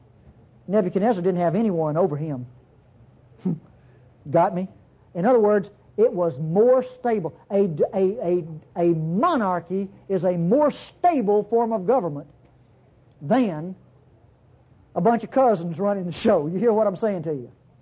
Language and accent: English; Mississippi, United States; See, I'm from North Mississippi.